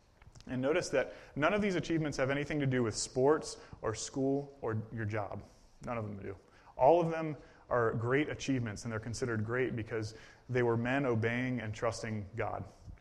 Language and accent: English; Virginia, United States; now in New Jersey, United States; I applied for a youth pastor position a couple years ago in my hometown in Virginia